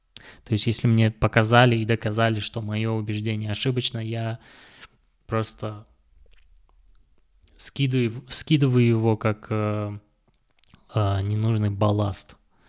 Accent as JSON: {"language": "Russian", "country": "Uzbekistan", "tie": "born there", "first_language": "Kazakh", "second_language": "Russian", "said": "казахский — это мой родной язык. Хотя я родился в Узбекистане, давайте быть справедливым. Справедливым, я 15 лет прожил в Узбекистане, не находясь вот в обществе большом количестве, среди большого количества казахоязычных людей"}